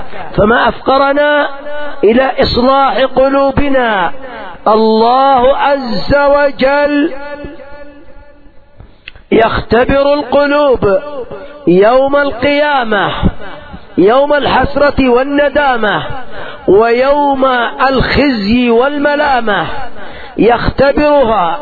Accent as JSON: {"language": "Arabic", "country": "Yemen", "said": "نلاحظ عندنا في اليمن إقبال من النساء عجيب على التفقه في الدين"}